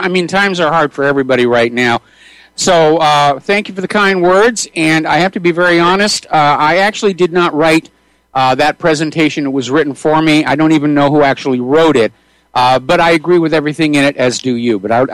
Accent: New Hampshire, United States; The lifestyle that you're describing, that's what I grew up with in New Hampshire. We did the same thing. We had the gardens, the chickens, turkeys, a couple of geese, had our own cows, and so forth and so on.

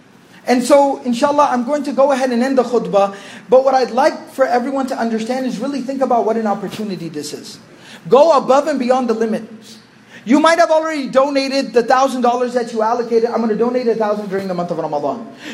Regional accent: Dallas, Texas, United States; I was born and raised here in the Dallas area.

